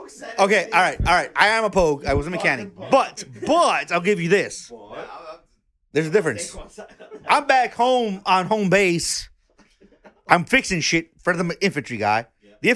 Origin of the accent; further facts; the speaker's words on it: New York, United States; I was born and raised in New York. I've traveled around the U.S. and everything else in between.